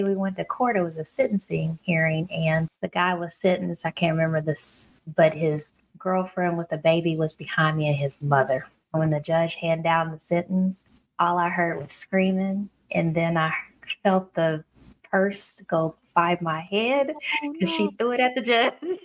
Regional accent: Indiana, United States; You know, I'm from Indiana, and even though people think I am from the South because of the way I talk

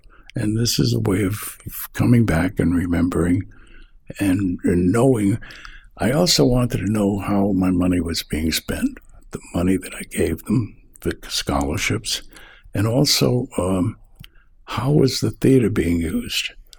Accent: Pawtucket, Rhode Island, United States; New York was what appealed to me because I was from Pawtucket. And New York was only 180 miles away.

